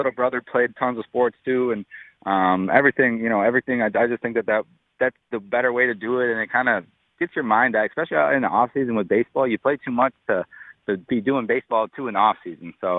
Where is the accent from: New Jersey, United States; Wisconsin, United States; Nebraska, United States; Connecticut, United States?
Wisconsin, United States; I grew up in Wisconsin. I played football. I played basketball